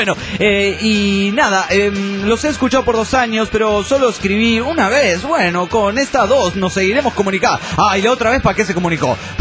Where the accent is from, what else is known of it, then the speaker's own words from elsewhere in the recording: Parral, Chihuahua, Mexico; Desde Parral de Chihuahua, sí, tierra de muchos amigos.